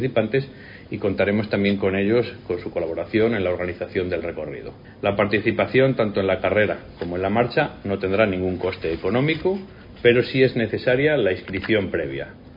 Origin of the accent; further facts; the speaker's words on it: Castile and León, Spain; nuestra identidad, nuestra cultura y nuestros logros como castellanos y leoneses.